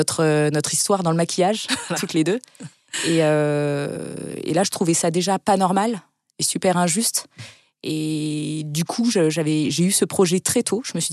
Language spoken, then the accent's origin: French; Île-de-France, France; J'ai grandi en Île-de-France et très jeune